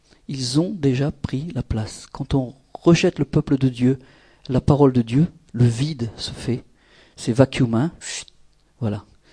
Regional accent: Israel; Alors je ne voulais pas lui dire que j'étais d'Israël.

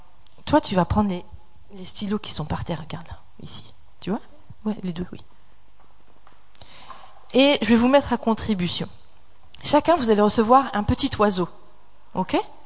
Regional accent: Attiches, Hauts-de-France, France; quand j'étais petite, j'habitais à Attiche et j'allais au collège de Thumerie.

